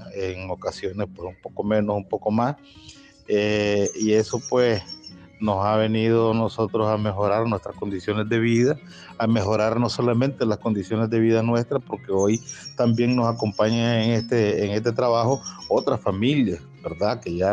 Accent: Nicaragua; soy del municipio de Nayinea, del departamento de Celaya Central.

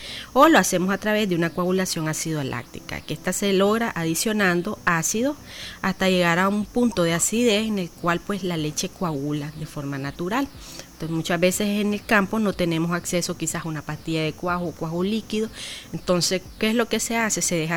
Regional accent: Nicaragua; es algo que nosotros pues como nicaragüenses eventualmente pues olvidamos

